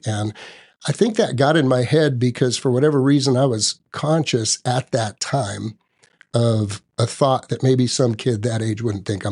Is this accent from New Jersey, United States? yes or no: no; Texas, United States; I mean, I'm half Mexican, I'm from Texas, and you want to motivate me, tell me it can't be done.